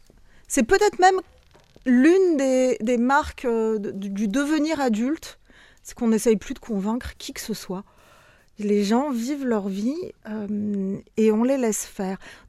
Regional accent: France; French is a second language; Je suis née en France. J'ai parlé français tôt. Enfin, j'ai fait toute ma scolarité jusqu'à mes études, du moins, en France. Et pourtant, ce n'est pas ma langue maternelle.

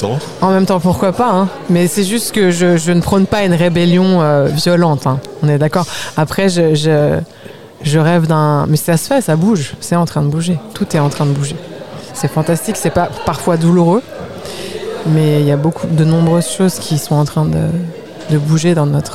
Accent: France; born there; je suis née en France

